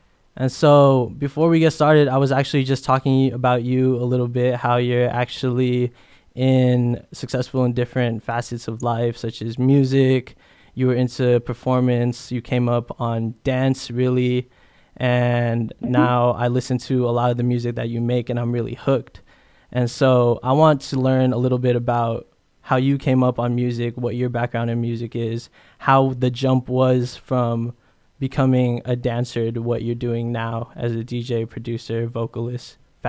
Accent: Philippines; I'm Filipino myself, and it's really crazy to think about how, I don't know about you, but growing up, music has always been a big influence around me.

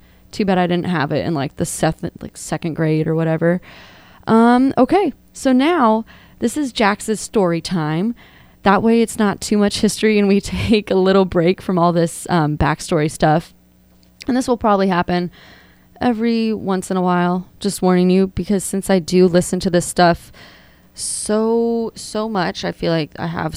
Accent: California, United States; I was born and raised here in Northern California. So not from the South

